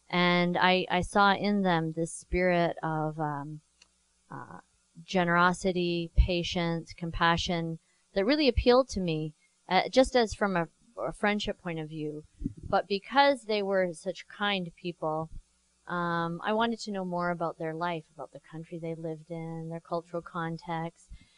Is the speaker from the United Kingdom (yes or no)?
no; Canada; I didn't know any Muslims growing up. I grew up in Canada.